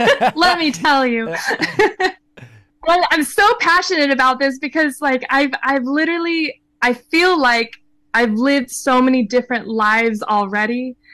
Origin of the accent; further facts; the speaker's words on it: Denver, Colorado, United States; I'm from Denver, Colorado.